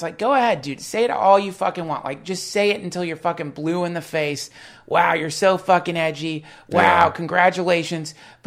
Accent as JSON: {"language": "English", "region": "the South", "country": "United States", "tie": "born or raised there", "said": "I grew up in the South."}